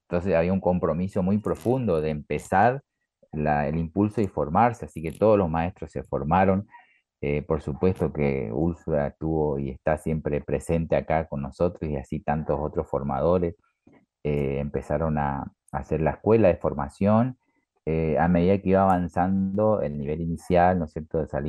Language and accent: Spanish; Misiones, Argentina; Yo soy de Misiones, mis padres tienen descendencia guaraní, mis raíces están muy profundas acá en la historia, en la cultura.